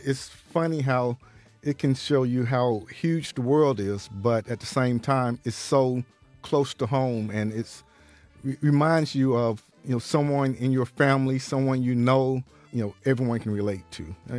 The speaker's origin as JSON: {"language": "English", "town": "Fultondale", "region": "Alabama", "country": "United States", "said": "I'm from Fultondale, Alabama"}